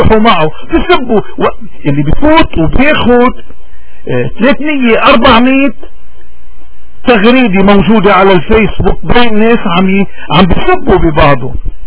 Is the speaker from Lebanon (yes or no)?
yes; Lebanon; نحن مشكلتنا كلبنانيين انه اكترية شعبنا غنم